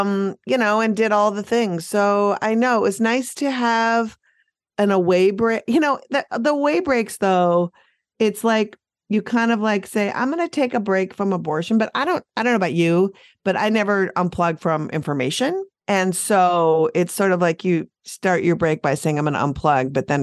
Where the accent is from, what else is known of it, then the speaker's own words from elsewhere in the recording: Minnesota, United States; I'm just kind of not to school you, but I'm from Minnesota.